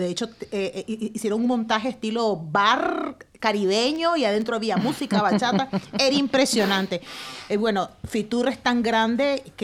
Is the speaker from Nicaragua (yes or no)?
yes; Nicaragua; Como sabrán, soy periodista nicaragüense.